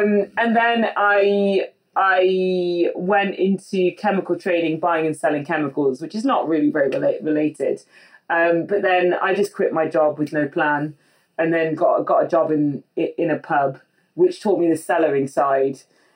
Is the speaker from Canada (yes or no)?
no; West Midlands, United Kingdom; So step one, I came from the Midlands next to Burton-on-Trent, which is already like, that's kind of like Mecca for beer in the UK.